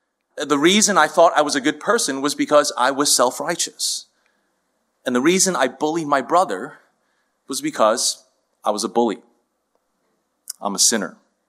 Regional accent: Queens, New York, United States; I grew up right here in Queens in a family that was nominally Buddhist and emphasized hard work and good behavior.

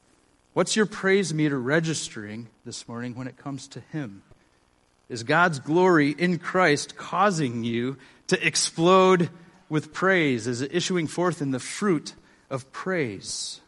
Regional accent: Buffalo, New York, United States; But I grew up near Buffalo. I lived in Buffalo for many years.

